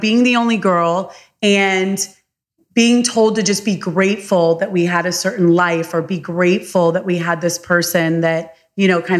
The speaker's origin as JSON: {"language": "English", "town": "Palm Beach", "region": "Florida", "country": "United States", "tie": "born or raised there", "also_born_or_lived": "Charlotte, North Carolina", "moved": "yes", "said": "But yeah, born and raised in Palm Beach, Florida, and then lived in Charlotte, North Carolina for the last 20 years."}